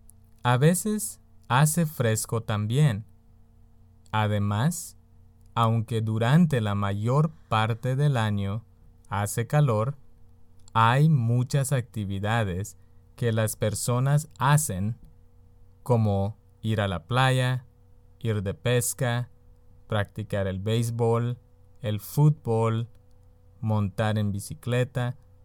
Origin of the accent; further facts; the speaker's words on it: Yucatán Peninsula, Mexico; now in United States; En la península de Yucatán hace calor todo el año. No hay mucha diferencia en las estaciones como aquí en el centro de los Estados Unidos. Ahí tenemos una temporada de lluvias y una temporada de sequía.